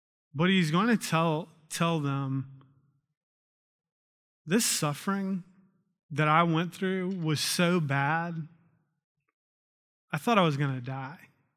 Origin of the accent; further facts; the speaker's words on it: the South, United States; especially I grew up in the South, so in the church I grew up in, it felt like everyone was perfect all the time.